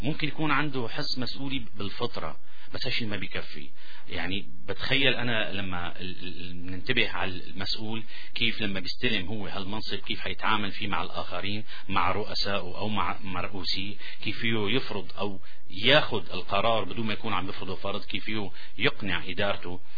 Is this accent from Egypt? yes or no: no; Syria; now in Canada; خاصة جايين من سوريا نحن ومتعلمين على نظام كشفي ديسبلين انضباط قوي.